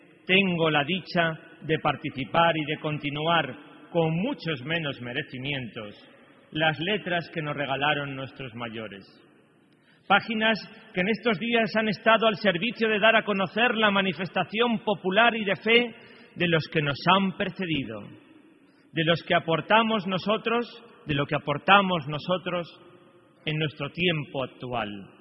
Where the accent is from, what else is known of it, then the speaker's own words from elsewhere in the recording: Valladolid, Castile and León, Spain; un vallisoletano que ha pensado siempre, y no por mor de la ocasión y la circunstancia, que para sentirse plenamente como tal vallisoletano es menester apreciar, percibir, amar la belleza de esta tierra